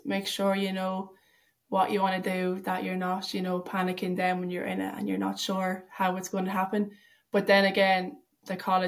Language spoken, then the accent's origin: English; Leinster, Ireland; No, so I'm actually from County Longford. So I travel up.